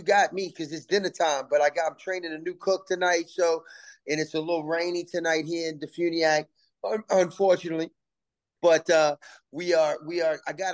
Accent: New Orleans, Louisiana, United States; You know, I'm from New Orleans, born and raised. Grew up on the West Bank in Algiers, but, had my experiences as a young person with the whole French Quarter and the cemeteries and all the hauntings in New Orleans.

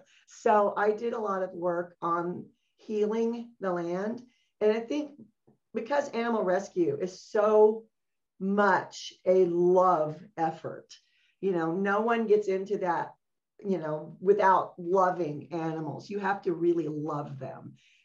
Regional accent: Texas, United States; that I heard growing up in Texas

